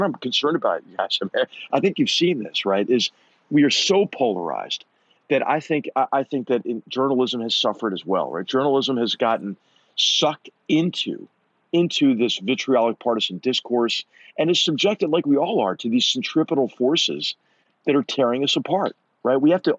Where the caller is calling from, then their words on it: Palo Alto, California, United States; And I'm speaking from Palo Alto, right?